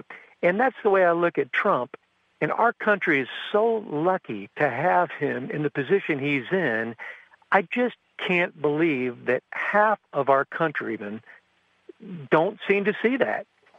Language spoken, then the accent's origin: English; Indiana, United States; I'm from Indiana, and I just wanted to say I certainly love your show.